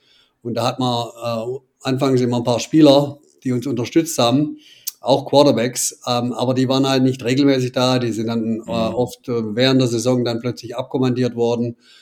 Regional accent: Schwäbisch Hall, Baden-Württemberg, Germany; machen alle. … hört sich auch für mich sehr komisch an. 58 Jahre alt, geboren, aufgewachsen in Schwäbisch Hall.

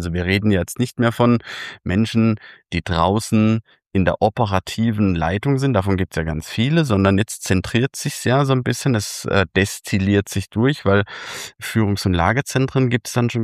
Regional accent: Baden-Württemberg, Germany; wenn ich jetzt mal in das Bundesland gedanklich kehre, wo ich herkomme, ist Baden-Württemberg

